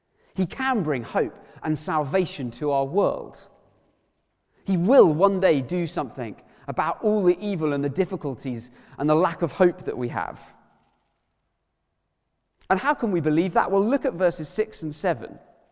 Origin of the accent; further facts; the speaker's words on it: Worthing, South East England, United Kingdom; I grew up in Worthing by the sea.